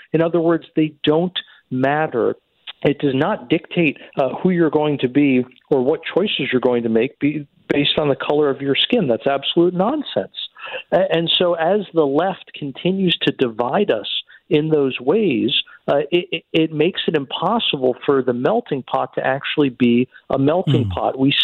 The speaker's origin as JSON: {"language": "English", "town": "Philadelphia", "region": "Pennsylvania", "country": "United States", "tie": "born or raised there", "said": "Again, I'll use my hometown of Philly as an example."}